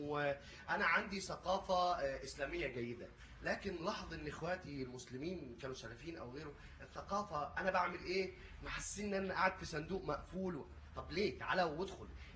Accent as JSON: {"language": "Arabic", "country": "Egypt", "said": "ده تكوين شخصيتي، ده تكويني انا كمصري، انا افرق عن كل الدول اللي حواليا ان انا عندي حضاره 7000 سنه"}